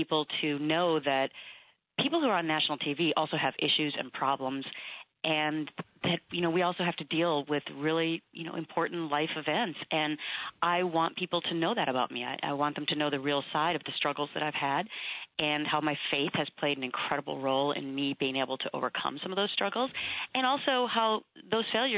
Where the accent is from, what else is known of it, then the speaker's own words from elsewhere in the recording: Anoka, Minnesota, United States; that I'm the same person that I always was growing up in Anoka, Minnesota